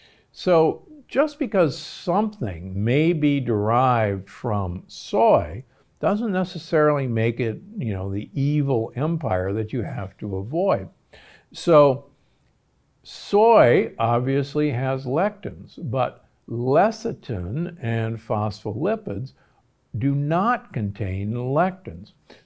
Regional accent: Omaha, Nebraska, United States; I grew up in Omaha, Nebraska

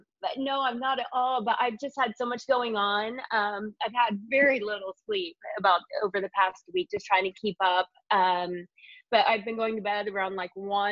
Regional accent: Indiana, United States; now in Los Angeles, United States; No, I'm from Indiana.

